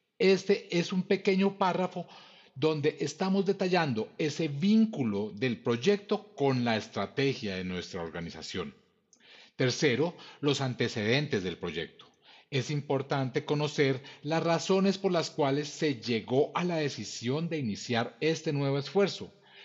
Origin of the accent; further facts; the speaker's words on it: Colombia; Ya aquí en Colombia, aquí en mi país, nos están obligando